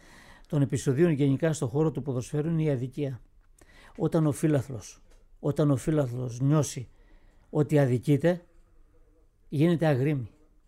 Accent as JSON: {"language": "Greek", "town": "Sfakiotes", "region": "Ionian Islands", "country": "Greece", "said": "Το χωριό μου στη Λευκάδα είναι, μάλλον ο δήμος μου στη Λευκάδα αποτελείται από 7 χωριά και λέγεται Σφακιώτες. Έχουμε έρθει από τα Σφακιά της Κρήτης"}